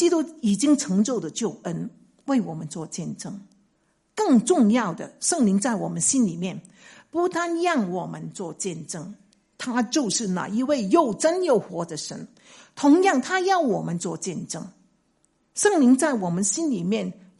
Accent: China; 特别是我们中国人相信这个永生呢是怎么样？是我们死后才有永生的，是吗？

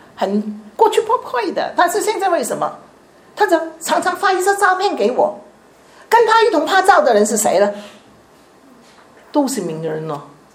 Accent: Chaozhou, Guangdong, China; 我是潮州人，潮州人啊，传统的潮州人啊

